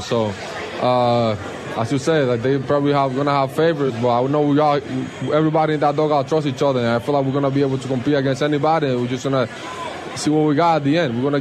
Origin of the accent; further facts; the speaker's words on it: Loma de Cabrera, Dajabón, Dominican Republic; I feel like I'm from Loma de Cabrera. There's 20,000 people over there.